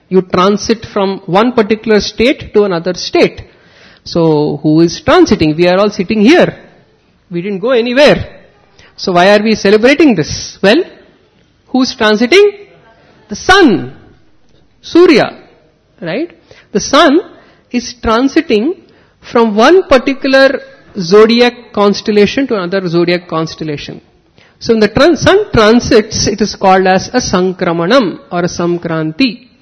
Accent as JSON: {"language": "English", "region": "Maharashtra", "country": "India", "said": "I come from Govardhaniko village. Some of you might be knowing it as Vada Farm."}